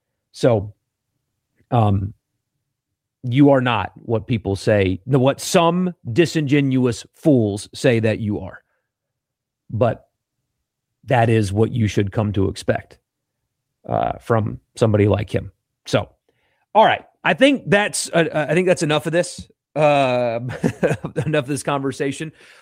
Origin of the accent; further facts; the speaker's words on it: South Carolina, United States; now in Mississippi, United States; I am not from Mississippi. You guys know that. I got the flag on my wall back there. I'm from South Carolina. I moved to Mississippi 16 years ago.